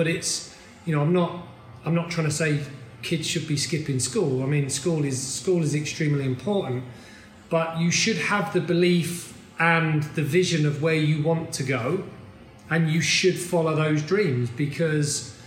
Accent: Stevenage, East of England, United Kingdom; So I grew up in Stevenage in a terraced house, one of a block of, I don't know, 16 houses in a row, wedged together, small three bedroom house.

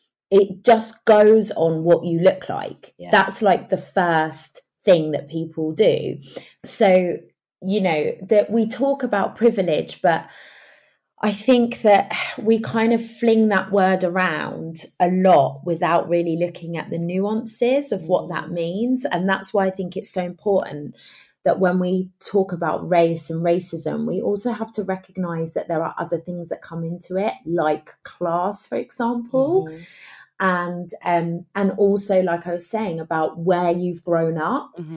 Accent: Margate, South East England, United Kingdom; I'd just continue to say I'm from Margate until they kind of got frustrated.

